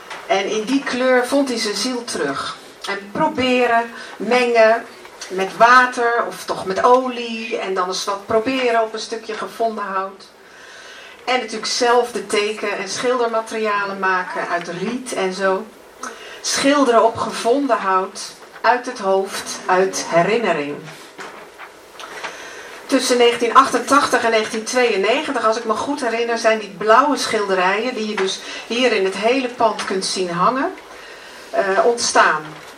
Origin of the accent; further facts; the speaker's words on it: Netherlands; En ik kan soms nog niet geloven dat ik dat als Nederlandse vrouw allemaal kon meemaken met hem.